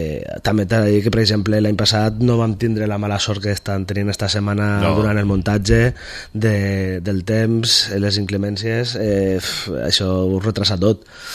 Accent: Vinaròs, Valencian Community, Spain; soc de Vinaròs

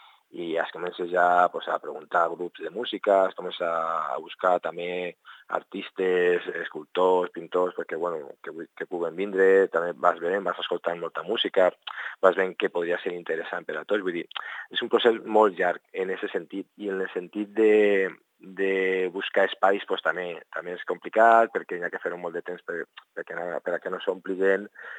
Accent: Vinaròs, Valencian Community, Spain; la majoria som de Vinaròs

